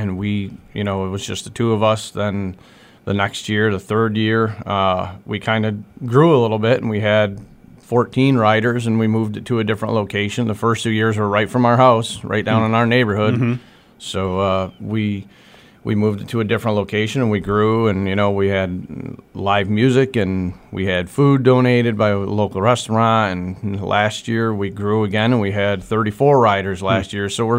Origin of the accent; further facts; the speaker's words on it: North Adams, Massachusetts, United States; now in Pittsfield, United States; I'm not from here in Pittsfield. I lived here for 18 years now, but I'm originally from North Adams